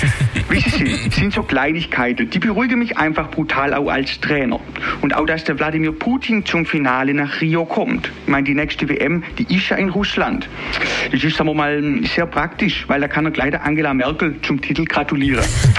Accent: Baden-Württemberg, Germany; Ihre Hörer in Baden-Württemberg, in meiner Heimat, die dürfen das ruhig wissen.

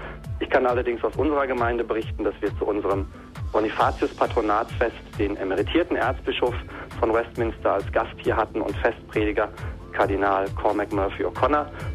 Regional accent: Germany; moved away as an adult; now in United Kingdom; Ich fühle mich als Deutscher sehr pro-europäisch und verdanke ja auch die Einfachheit, mit der ich hier nach Großbritannien kommen konnte und meinen Dienst als Pfarrer hier antreten konnte

